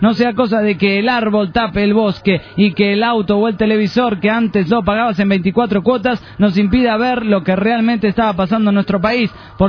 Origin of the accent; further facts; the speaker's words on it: Formosa, Argentina; de Formosa.